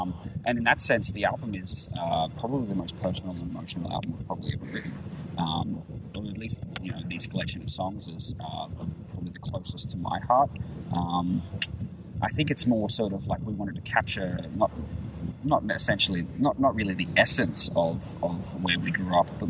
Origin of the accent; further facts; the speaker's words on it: New South Wales, Australia; I used to live out in the sticks in northern New South Wales.